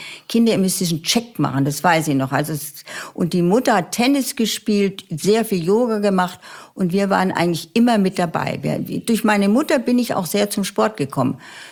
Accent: Grünwald, Bavaria, Germany; Bei uns in Grünwald war die Schule damals geteilt auf evangelisch und katholisch.

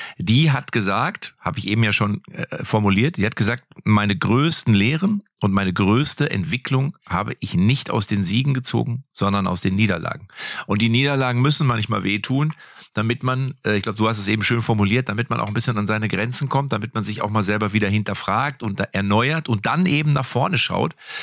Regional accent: Romania; German is a second language; now in Germany; aus Rumänien bin ich rübergezogen nach Deutschland

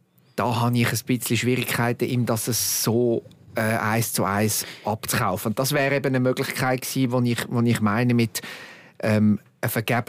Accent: Switzerland

